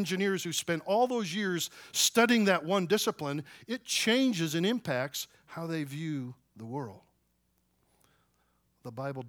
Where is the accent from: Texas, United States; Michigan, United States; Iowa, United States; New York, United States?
Texas, United States; Dallas; I said, well, I'm from Dallas. I'm the president of Dallas Christian College.